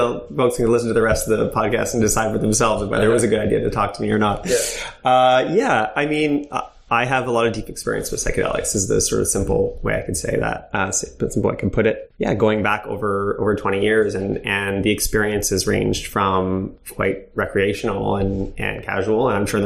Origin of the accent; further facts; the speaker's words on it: Montreal, Quebec, Canada; I'm from Montreal, born and raised.